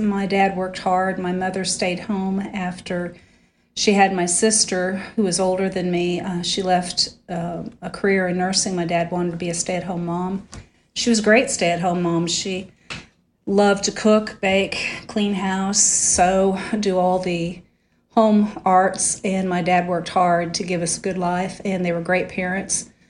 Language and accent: English; Wichita, Kansas, United States; moved away as an adult; also born or lived in California; primarily, I was raised in Wichita, Kansas, except for a few years in California, and then moved away when I was 19.